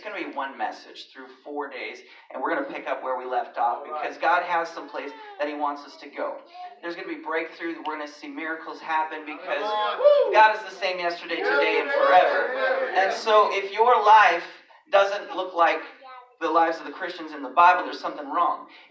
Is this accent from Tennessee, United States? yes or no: yes; Nashville, Tennessee, United States; I'm from Nashville, Tennessee.